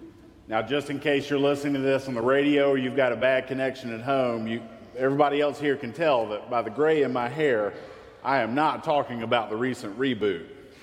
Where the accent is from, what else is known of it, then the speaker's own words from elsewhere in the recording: South Carolina, United States; And y'all, I grew up in South Carolina in the 80s, so I know a good mullet when I see it.